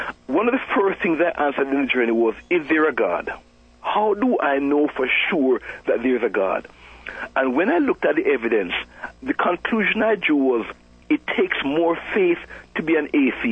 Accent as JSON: {"language": "English", "country": "Jamaica", "tie": "born or raised there", "moved": "yes", "lives_now": "United States", "said": "Yes, I grew up in Jamaica, I should say, you know. I've been in America since 1984. And my faith journey was interesting because I grew up in a Christian home."}